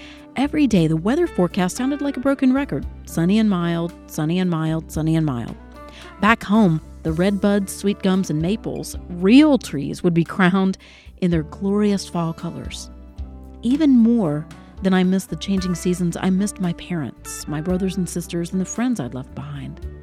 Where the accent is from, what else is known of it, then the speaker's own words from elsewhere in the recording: St. Louis, Missouri, United States; moved away as an adult; That year, my husband, Walt's job, transferred from my hometown of St. Louis, Missouri to Fort Huachua, Arizona. At first, leaving the Midwest for another part of the United States seemed like an adventure.